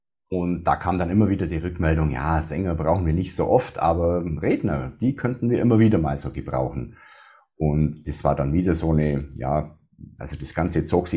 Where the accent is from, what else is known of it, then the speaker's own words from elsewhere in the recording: Baden-Württemberg, Germany; accent: Swabian; Ursprünglich komme ich ja aus dem Dialekt, auch aus dem Schwäbischen, hört man bestimmt noch ein bisschen raus.